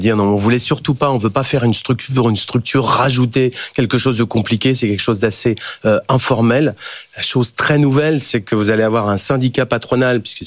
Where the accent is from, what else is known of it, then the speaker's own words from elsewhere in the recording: Hauts-de-France, France; Moi je suis du Nord moi également